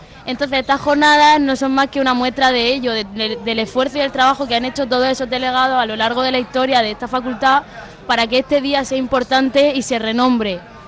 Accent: Santomera, Region of Murcia, Spain; de mi pueblo, de Santomera

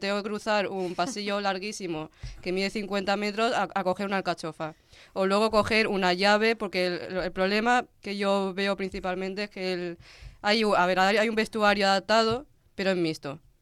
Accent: Elche, Valencian Community, Spain; Y soy de aquí, de Elche.

